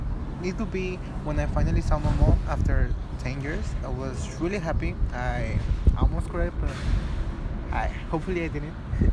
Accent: Mexico City, Mexico; now in Los Angeles, United States; I'm 16 years old, and I'm from Mexico City.

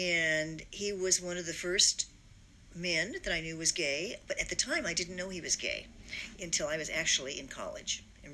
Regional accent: Pasadena, California, United States; born there; Okay, I was born in Pasadena, California. And we spent a lot of time in Pasadena and Alhambra around there because of family.

